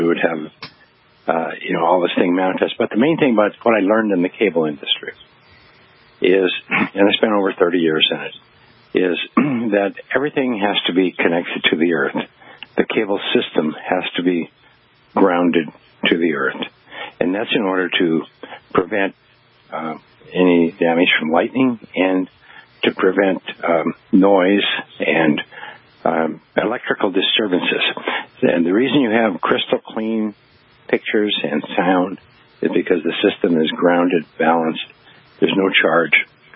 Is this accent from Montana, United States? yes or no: yes; Montana, United States; Basically, I was raised in Montana on a ranch, and as a young boy, I was, you know, a cowboy